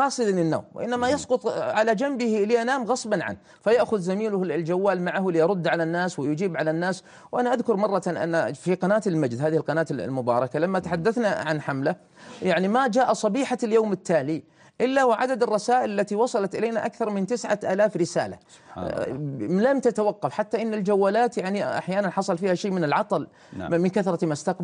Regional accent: Syria; إلى أهلنا وإلى بلدنا سوريا

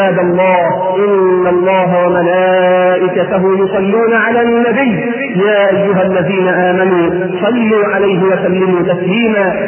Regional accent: Egypt; اللهم احفظ بلدنا مصر وسائر بلاد

